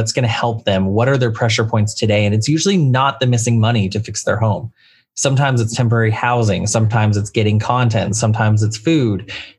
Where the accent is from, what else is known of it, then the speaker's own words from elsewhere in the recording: Texas, United States; also born or lived in Boston; originally born and bred in Texas, but did go to music school in Boston.